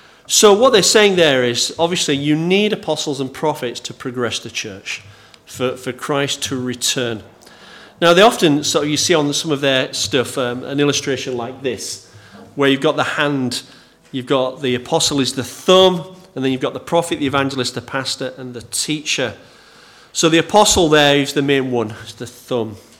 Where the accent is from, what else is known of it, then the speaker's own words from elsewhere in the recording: Bradford, Yorkshire and the Humber, United Kingdom; Normally, if I say I'm from Bradford, if people know anything about Bradford